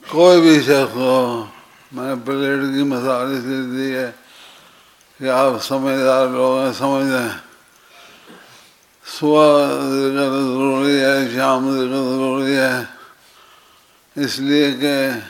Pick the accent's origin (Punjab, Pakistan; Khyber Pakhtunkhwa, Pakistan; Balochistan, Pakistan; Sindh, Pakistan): Punjab, Pakistan; Sialkot; born there; چونکہ میں سیالکوٹ میں پیدا ہوا ہوں